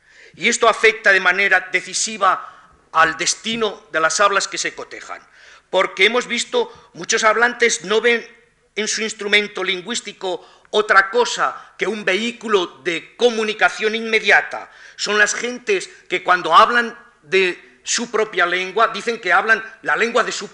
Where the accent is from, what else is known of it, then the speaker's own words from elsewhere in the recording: Spain; no es lo mismo para mí, que no soy castellano, pero que soy español